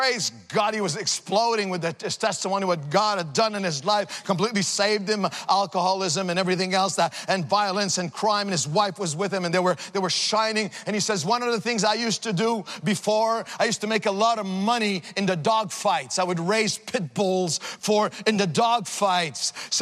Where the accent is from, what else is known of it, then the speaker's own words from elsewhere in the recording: Montreal, Quebec, Canada; I was from Montreal, you know, I'm from the streets in Montreal